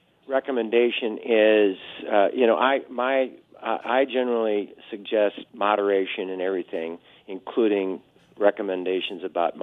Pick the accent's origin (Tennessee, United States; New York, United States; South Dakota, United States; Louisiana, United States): South Dakota, United States; De Smet; You know, I grew up in DeSmet, and, I mean, I was a free-range kid. We were all over the town.